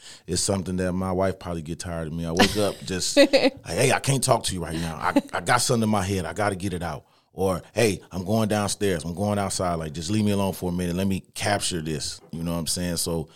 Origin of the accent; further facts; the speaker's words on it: Freeport, Illinois, United States; I'm originally from Freeport, Illinois. It's about 2 hours away from Chicago.